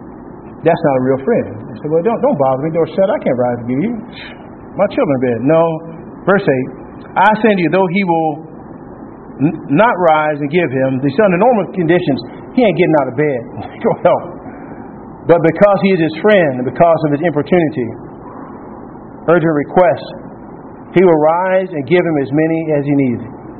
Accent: Texas, United States; So I'm from Texas, and these big words like tarry, I don't get them all.

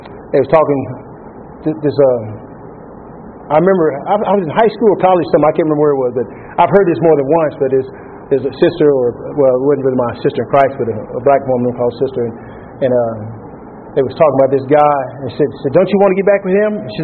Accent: Texas, United States; So I'm from Texas, and these big words like tarry, I don't get them all.

